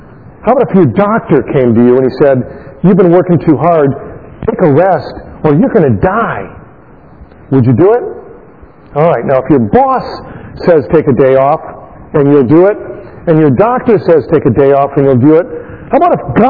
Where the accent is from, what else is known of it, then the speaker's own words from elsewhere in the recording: Elmhurst, United States; When I grew up in Elmhurst, not that long ago, on Sunday, only one store in Elmhurst was ever open